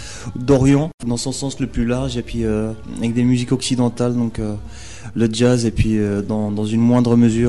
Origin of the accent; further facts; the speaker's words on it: Khenchela, Khenchela Province, Algeria; born there; c'est dans l'est de l'Algérie, c'est à 50 km de Batna, 50 km de Kenchela, qui est ma ville natale.